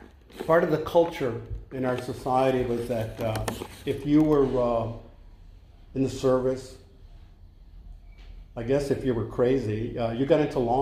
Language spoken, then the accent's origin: English; Arizona, United States; I was born and raised in Arizona. Come from a crazy family, a lot of violence and a lot of alcohol.